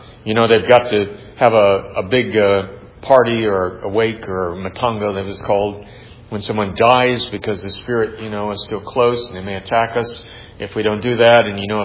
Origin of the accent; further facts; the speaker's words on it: San Antonio, Texas, United States; Remember, I grew up in San Antonio, Texas, you know, where Roman Catholicism was more of the breed.